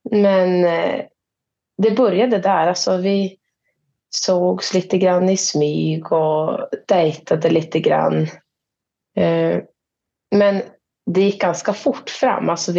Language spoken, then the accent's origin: Swedish; Jokkmokk, Norrbotten County, Sweden; Född och uppvuxen i Jokkmokk.